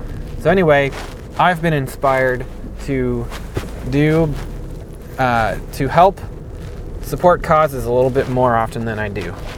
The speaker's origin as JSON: {"language": "English", "town": "Greenville", "region": "Illinois", "country": "United States", "tie": "born or raised there", "said": "But I went to Greenville, and that's what I'll talk about next. Greenville is my hometown. That's the one I went to high school in."}